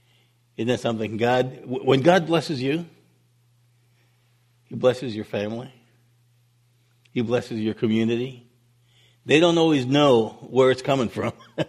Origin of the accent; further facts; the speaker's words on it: New York City, New York, United States; Now, I grew up in New York City. I know hardly anything about boats and fishing